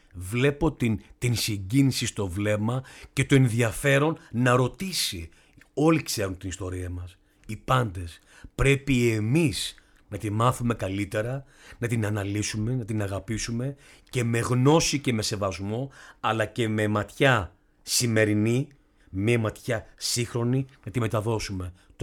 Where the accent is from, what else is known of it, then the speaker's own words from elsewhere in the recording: Crete, Greece; Ναι, μπορώ να φορέσω μια φορεσιά και να δείξω ότι είμαι από την Κρήτη